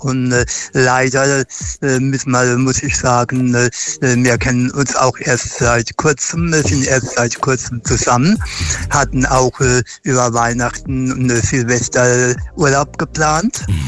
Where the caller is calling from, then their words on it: Ludwigshafen, Rhineland-Palatinate, Germany; Ich komme aus Ludwigshafen.